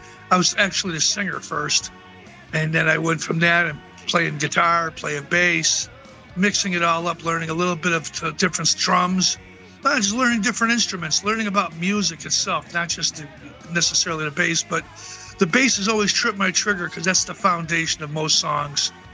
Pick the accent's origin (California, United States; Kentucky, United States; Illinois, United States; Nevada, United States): Illinois, United States; Chicago; now in Blue Island, United States; Chicago, I would consider my hometown. And Blue Island is right on the cusp of Chicago, a little small town, 16,000 people